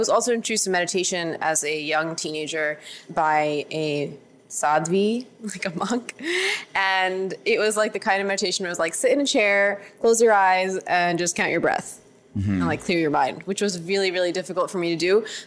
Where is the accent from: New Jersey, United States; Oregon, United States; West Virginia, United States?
New Jersey, United States; Bridgewater; So I grew up in central Jersey. It's like totally suburbia. It was really nice